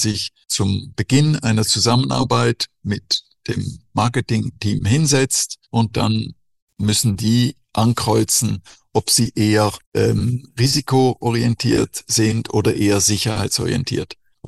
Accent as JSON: {"language": "German", "country": "Switzerland", "tie": "born or raised there", "said": "weil ich bin ja in der Schweiz groß geworden"}